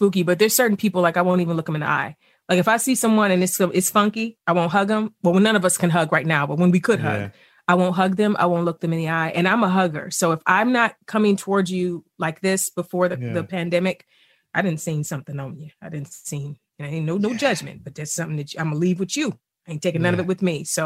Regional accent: East Cleveland, Ohio, United States; You know what? It's funny because I grew up poor in East Cleveland.

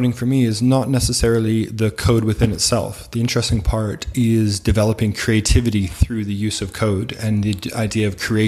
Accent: Canada; moved away as an adult; also born or lived in United Kingdom / Qatar / Sri Lanka / Beijing, China; I came from Canada in 2002 to the UK to be a maths teacher, and then worked my way up into British schools.

